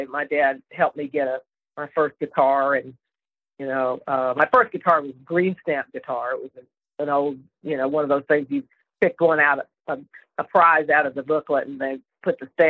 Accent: Austin, Texas, United States; born there; now in Los Angeles, United States; I was born in Austin and came out here in 1978, I guess, with my confidant … we started a band called … out here in L.A.

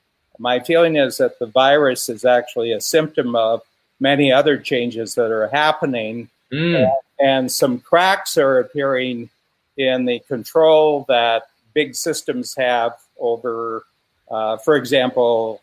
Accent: Ohio, United States; born there; I was born in Northern Ohio and rock and roll started in Cleveland, Ohio.

